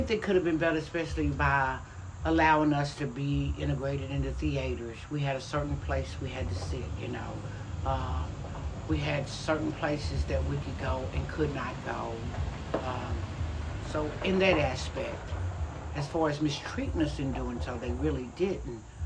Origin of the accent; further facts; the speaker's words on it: Suwannee, United States; We grew up in Suwannee. We were all born and raised in Suwannee.